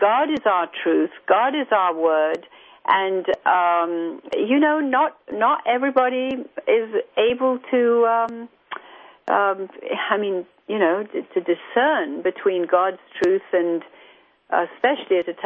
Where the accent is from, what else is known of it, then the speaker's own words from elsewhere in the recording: India; I grew up in India and very, very aware.